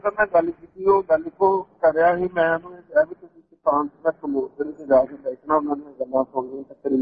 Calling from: Sydney, New South Wales, Australia; ਜੀ ਮੈਂ ਸਿੰਨੀ ਤੋਂ

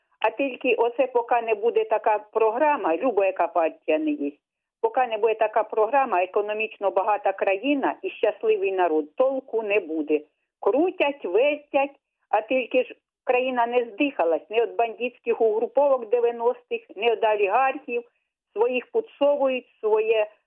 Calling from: Sumy Oblast, Ukraine; Доброго вечора

